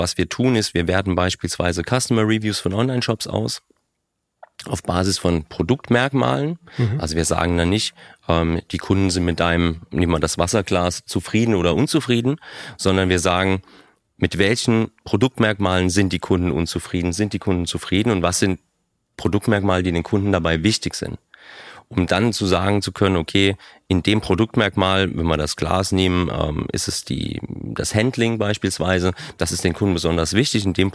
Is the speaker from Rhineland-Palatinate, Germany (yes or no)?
yes; Kaiserslautern, Rhineland-Palatinate, Germany; Ich komme selbst aus Kaiserslautern tatsächlich.